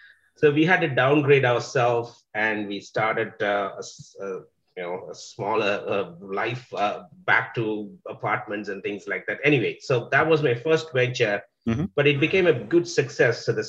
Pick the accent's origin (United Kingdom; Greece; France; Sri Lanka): Sri Lanka; now in United States; I came to the US 22 years ago. My parents were originally from India, but I grew up in Sri Lanka. I was born and brought up in an area that's not very much known in Sri Lanka. It's the tea plantations